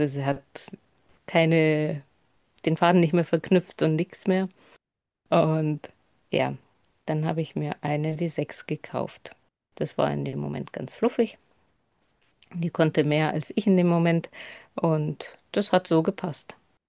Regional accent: Bavaria, Germany; ich bin jetzt 38 Jahre alt, ich komme aus Bayern, in der Nähe von Regensburg

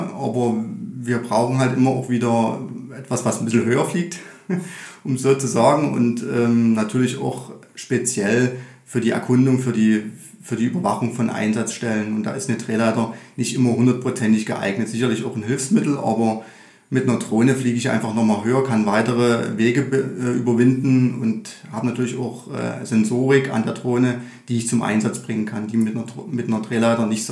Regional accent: Saxony, Germany; ich komme aus dem Landkreis Meißen, bin dort beim Landratsamt beschäftigt, beim Amt für Brandkatastrophenschutz und Rettungswesen

